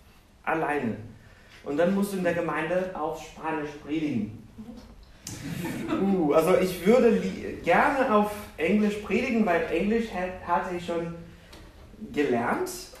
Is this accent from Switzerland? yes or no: no; Brazil; first language Portuguese; German is a second language; now in Germany; das ist ja meine Frau Jaycee. Wir kommen aus Brasilien. Meine Muttersprache ist Portugiesisch, also die von ihr auch. Wir sind in Deutschland schon seit, wir sind nach Deutschland 2016 gekommen.